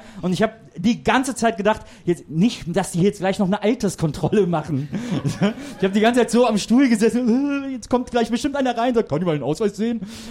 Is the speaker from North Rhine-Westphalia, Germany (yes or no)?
yes; North Rhine-Westphalia, Germany; ich komme aus der Nähe von Köln, aus einem kleinen Städtchen.